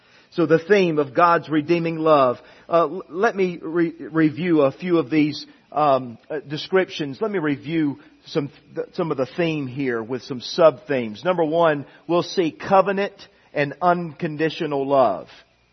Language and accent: English; United States; I'm an American, and I don't agree that with everything America does.